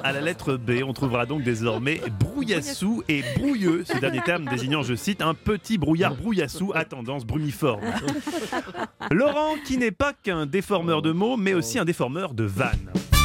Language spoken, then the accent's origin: French; Switzerland; born there; je suis né en Suisse, mais mes parents sont français.